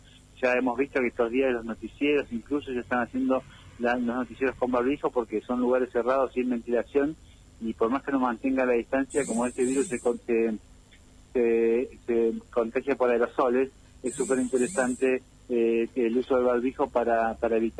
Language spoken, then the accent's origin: Spanish; Paraná, Entre Ríos, Argentina; un saludo a Paraná, especialmente, que es mi ciudad. No natal, pues nací en Basar el Vaso, pero fue mi ciudad de la infancia y de la adolescencia.